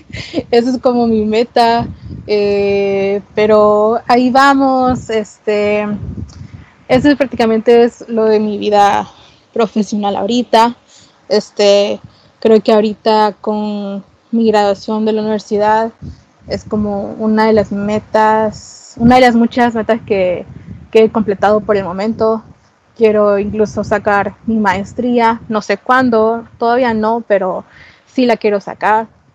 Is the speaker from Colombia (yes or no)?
no; El Salvador; terminé mi carrera universitaria, que son 5 años de estudio aquí en mi país, El Salvador.